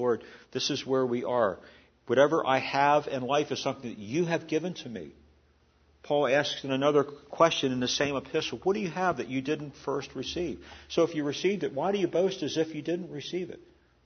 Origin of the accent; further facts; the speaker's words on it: Maryland, United States; as one friend graphically described Prince George's County back in my home state of Maryland